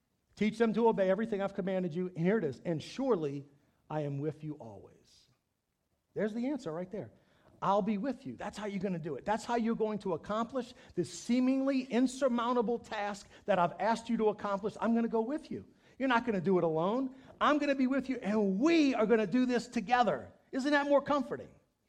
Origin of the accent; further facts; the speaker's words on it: Louisiana, United States; The food's terrible, but I'm from South Louisiana.